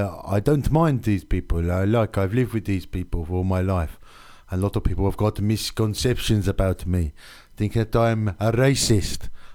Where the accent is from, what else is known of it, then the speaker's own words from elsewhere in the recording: Johannesburg, Gauteng, South Africa; And I come from Johannesburg.